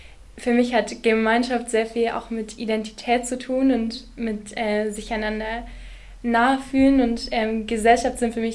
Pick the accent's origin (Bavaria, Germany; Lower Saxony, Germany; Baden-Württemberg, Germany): Baden-Württemberg, Germany; Friedrichshafen; Also ich bin Häflerin. Ich bin hier in Friedrichshafen im Osten geboren.